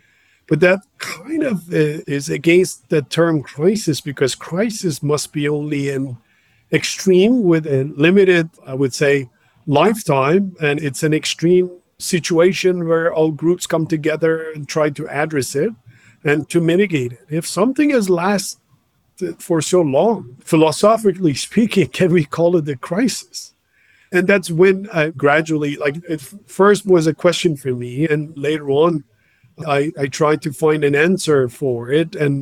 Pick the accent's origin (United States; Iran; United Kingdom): Iran; English is a second language; So I'm from Iran